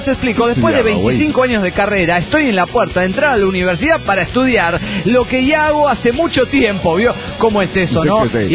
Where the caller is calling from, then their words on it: Guadalajara, Jalisco, Mexico; de Guadalajara, Jalisco, México.